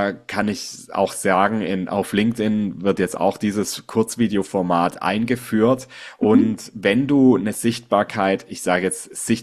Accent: Southwest Germany, Germany; Ich komme aus dem Südwesten in Deutschland

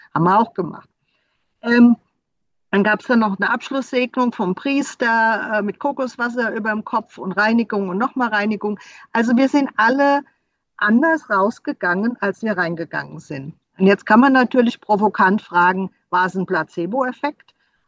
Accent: Rhineland-Palatinate, Germany; born there; Ja, also ich bin ja auch in Rheinhessen geboren.

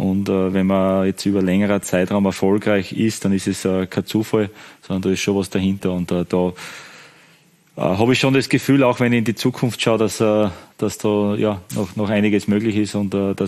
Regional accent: Styria, Austria; für mich als Steirer das schon was Besonderes ist, auch bei Sturm Graz zu arbeiten.

